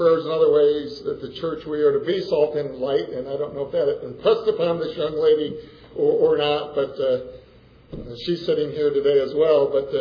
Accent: Utica, New York, United States; I grew up in Utica, New York, in central New York, and 50 miles to the west was a bigger city called Syracuse

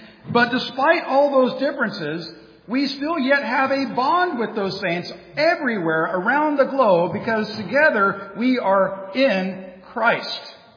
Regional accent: California, United States; now in Pittsburgh, United States; I are native Southern Californians, and I encourage you to not hold that against us. But we were born and raised in California. When we came to Pittsburgh

